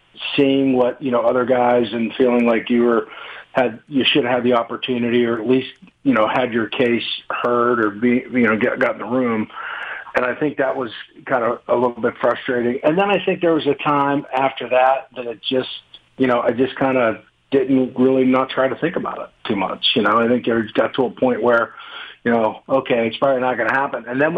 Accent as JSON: {"language": "English", "town": "Beaver County", "region": "Pennsylvania", "country": "United States", "tie": "born or raised there", "said": "there was all kinds of urban legends and things growing up in Beaver County"}